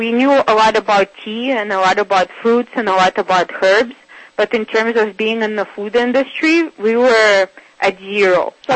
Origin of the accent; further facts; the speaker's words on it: Siberia, Russia; berries that we grew up with in Siberia.